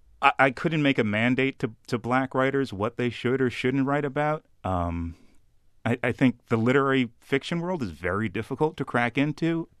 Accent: Boston, Massachusetts, United States; As an example, I was driving into Boston. I'm from Boston with my

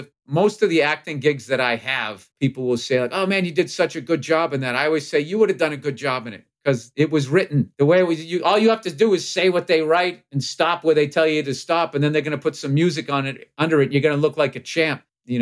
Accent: Massachusetts, United States; accent: Boston; I did get some crap about my accent, where someone's like, "I've never heard a Boston accent in outer space."

